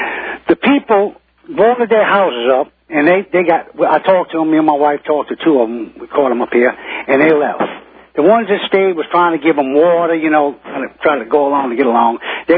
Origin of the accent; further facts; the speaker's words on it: Louisiana, United States; Now, everything you heard on the news, I'm from Louisiana, I'm not far from there, is a lie.